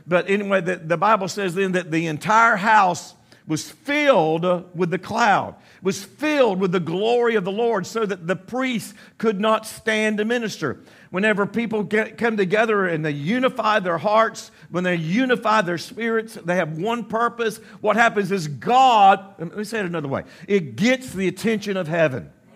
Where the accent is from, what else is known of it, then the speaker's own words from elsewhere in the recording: Panama City, Florida, United States; my wife and I, we grew up in Panama City. That's our hometown.